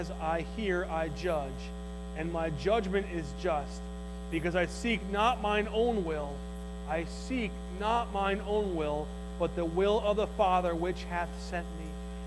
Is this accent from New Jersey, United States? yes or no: yes; New Jersey, United States; All throughout church, I grew up in New Jersey, I couldn't wait to get home to see a New York Giants game.